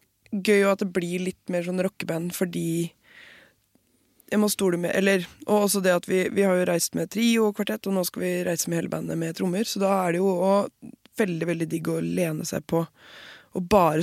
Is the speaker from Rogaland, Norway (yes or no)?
no; Innlandet, Norway; accent: Hedmarken dialect; Ja, men det er dialekten min, jeg er jo ikke der lenger, så, sånn fra Hedmarken